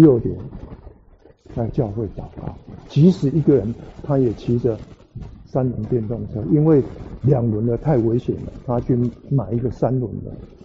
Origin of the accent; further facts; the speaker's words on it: China; 我在中国的时候，我的小区里面只有我一个中国人， 其他都是韩国人